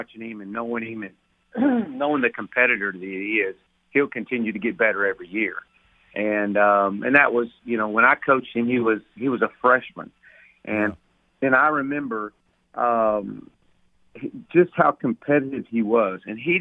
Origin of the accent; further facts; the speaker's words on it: Texas, United States; I grew up in Texas.